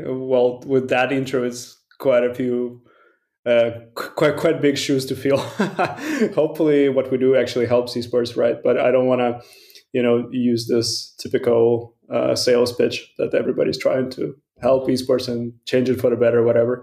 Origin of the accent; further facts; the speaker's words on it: Latvia; English is a second language; also born or lived in Moscow / Italy / Berlin; Yeah, I'm from Latvia originally, and I spent most of my life there. I also used to live in Moscow for a bit, then Italy, spent 2 years in Berlin, Germany.